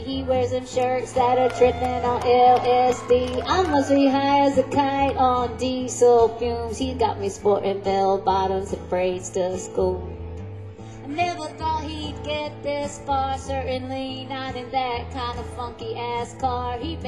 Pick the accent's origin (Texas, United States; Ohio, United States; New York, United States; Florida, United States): Florida, United States; born there; I was born down in Central Florida to my mother, who was a hillbilly singer from Charleston, West Virginia.